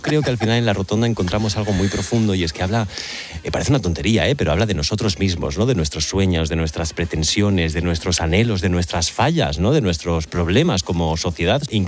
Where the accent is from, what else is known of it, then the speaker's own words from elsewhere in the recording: Terrassa, Catalonia, Spain; born there; Pues una que está muy cerquita de donde yo nací, en Tarrasa